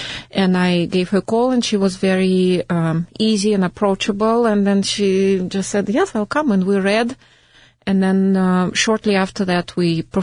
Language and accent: English; Moscow, Russia; English is a second language; now in New York, United States; I'm from Moscow.